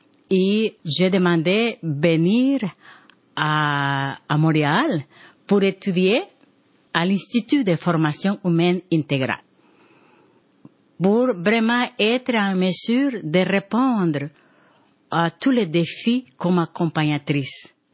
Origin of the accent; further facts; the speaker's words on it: Honduras; Je viens du sud de Honduras où est la chaleur à 40.